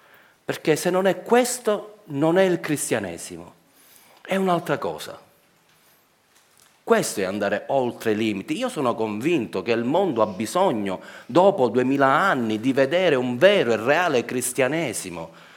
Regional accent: Palermo, Sicily, Italy; cioè io palermitano

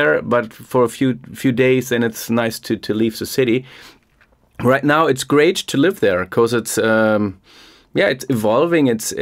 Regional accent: North Rhine-Westphalia, Germany; now in Berlin, Germany; I grew up in the Ruhr area and this is still my home. It will ever be my home because I grew up there and all my real old friends are there.

